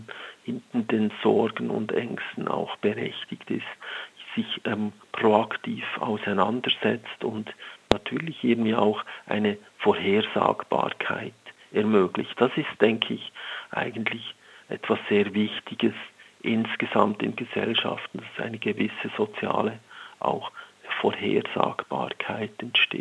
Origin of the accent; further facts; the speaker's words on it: Switzerland; ich bin ja selber Schweizer und habe sehr lange beispielsweise am Zürichbeer, eine der reichsten Gegenden europaweit